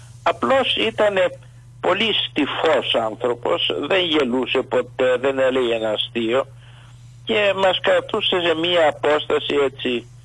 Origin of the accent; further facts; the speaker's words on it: Ermoupoli, South Aegean, Greece; Εγώ γεννήθηκα στην Ερμούλπολη, στη Σύρα.